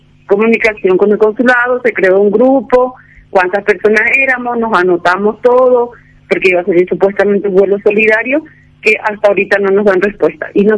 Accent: Paraguay; now in Bolivia; aquí donde yo estoy, solo somos dos paraguayos.

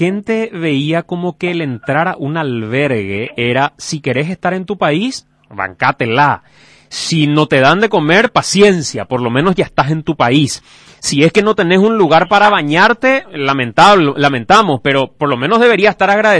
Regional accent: Paraguay; así nomás luego somos los paraguayos, estas son nuestras costumbres

